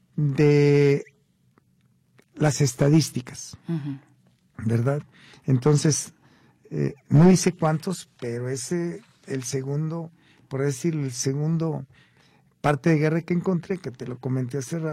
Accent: Mexico; Somos muy mexicanos porque ganó la selección, pero nos enojamos porque perdió

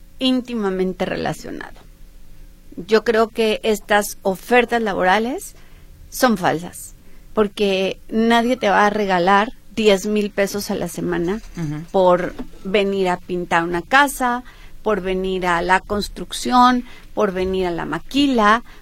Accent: Jalisco, Mexico

